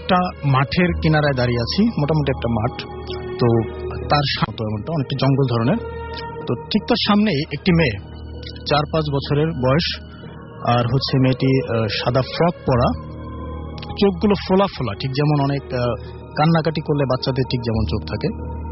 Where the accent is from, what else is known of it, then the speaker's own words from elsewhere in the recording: Mirpur, Dhaka Division, Bangladesh; আমি এসেছি মিরপুর থেকে